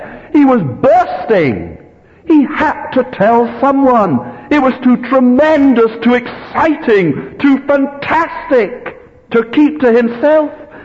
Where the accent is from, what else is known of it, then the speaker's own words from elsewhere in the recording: Arbroath, Scotland, United Kingdom; You know, the presbytery in my hometown of Arbroath arranged an elders conference many years ago